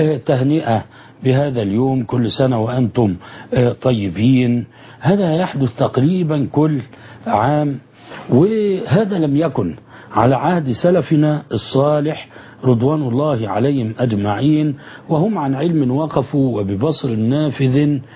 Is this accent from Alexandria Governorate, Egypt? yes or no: yes; Alexandria, Alexandria Governorate, Egypt; أن الملك كان مثلا عندنا في الإسكندرية وفي منطقة راس التين